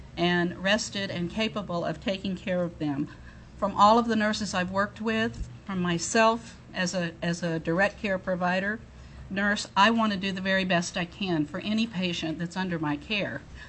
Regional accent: Juneau, Alaska, United States; I'm from Juneau, Alaska. I've been a registered nurse for 40 years.

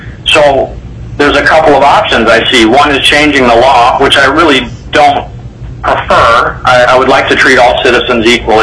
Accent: Juneau, Alaska, United States; I'm a resident of the Matsu Borough. I grew up in Juneau.

